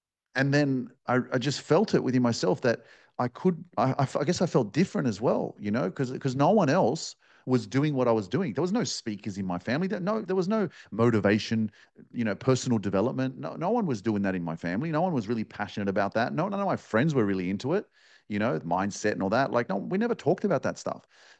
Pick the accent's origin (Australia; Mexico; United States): Australia; So for years, right, I grew up in Australia in a Polish home with the Polish culture, with the Polish language, with the Polish community. Everything's Polish, but I'm living in Australia, you know?